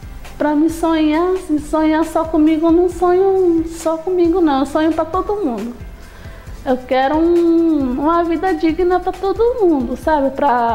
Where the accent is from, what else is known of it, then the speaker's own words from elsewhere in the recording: Guaíra, Paraná, Brazil; also born or lived in Mato Grosso do Sul; Nasci em Mato Grosso do Sul, na aldeia Porto Lindo. Morei lá até os 3 anos de idade. Depois eu vim para Guaíra retomar a nossa aldeia, que antes já era nossa.